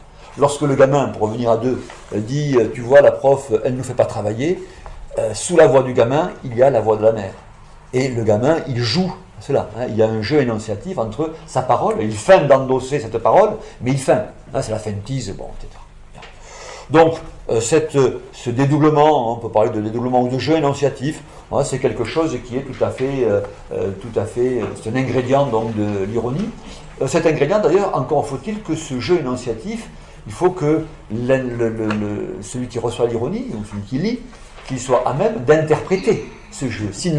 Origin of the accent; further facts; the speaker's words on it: Auvergne-Rhône-Alpes, France; parce que je suis Auvergnat